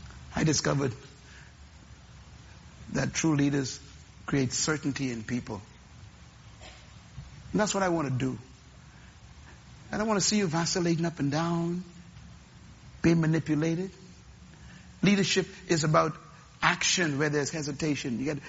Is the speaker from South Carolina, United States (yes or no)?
no; Baytown, Texas, United States; I saw them when I grew up in Baytown.